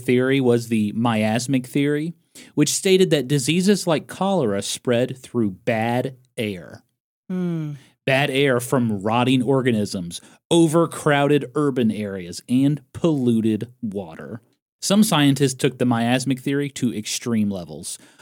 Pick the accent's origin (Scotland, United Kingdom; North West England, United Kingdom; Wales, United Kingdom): Scotland, United Kingdom; When I was growing up in Scotland